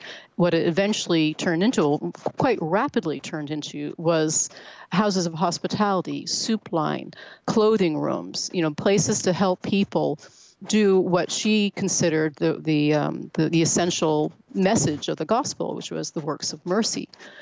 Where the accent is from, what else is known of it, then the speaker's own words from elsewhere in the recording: Vermont, United States; also born or lived in New York City; Well, I live in Vermont. I was born and raised here in Vermont. I am the youngest of nine kids, very much a country person, though I did live in New York City for many, many years.